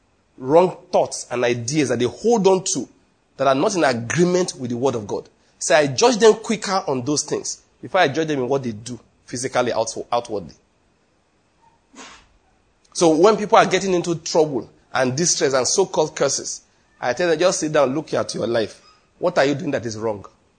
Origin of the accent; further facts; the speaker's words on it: Benue, Nigeria; You know, I'm from Benue State. We don't marry from Nasarawa.